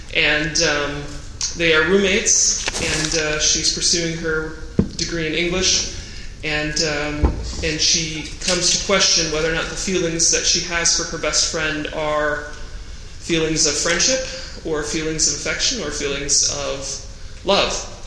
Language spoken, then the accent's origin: English; Provo, Utah, United States; I'm a playwright from Provo.